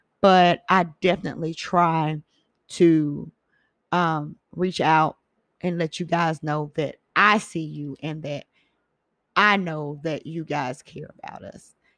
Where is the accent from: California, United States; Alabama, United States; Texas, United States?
Alabama, United States; Huntsville; Shout out to Black Huntsville. We are from Huntsville, Alabama.